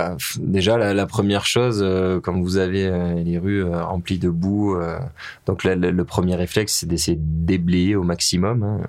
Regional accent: Besse, France; je suis enfant du pays, donc et la famille de mon papa est originaire du village du Besse, donc j'ai mes racines dans ce village.

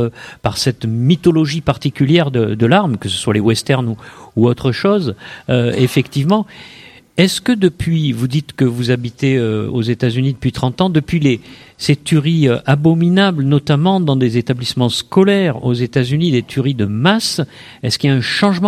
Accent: France; pas du tout chez nous en France

